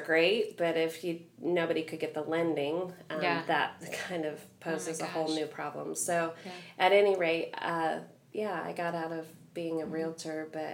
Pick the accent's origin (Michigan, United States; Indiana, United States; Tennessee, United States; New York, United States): Indiana, United States; Indianapolis; born there; also born or lived in Greenfield, Indiana; I was born in Indianapolis, and for 38 years, I lived in Greenfield, Indiana, which is just east of Indianapolis.